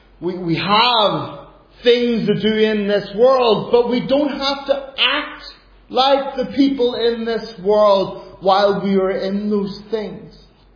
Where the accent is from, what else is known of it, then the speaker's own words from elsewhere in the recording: Ireland; now in Sweden; Not just because I'm Irish, because I am who I am. But living here, I really realized what it meant to be a foreigner.